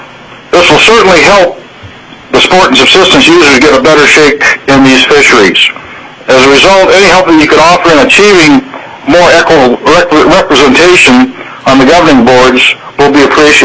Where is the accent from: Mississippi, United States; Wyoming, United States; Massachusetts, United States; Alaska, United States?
Alaska, United States; North Pole; from North Pole, Alaska, representing myself